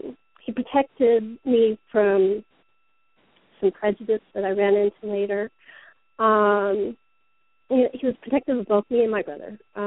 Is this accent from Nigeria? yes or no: no; California, United States; which I grew up in California. I had never heard the term before.